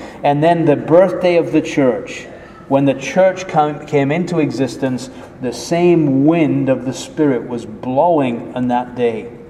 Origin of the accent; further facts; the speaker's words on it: England, United Kingdom; So when we were living in Florida, we just moved there and being growing up in England